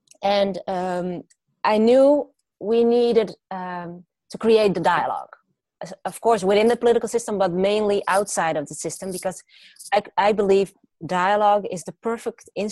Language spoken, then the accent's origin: English; Netherlands; English is a second language; I'm from the Netherlands. I'm a daughter of Moroccan immigrants, so I have an immigrant background.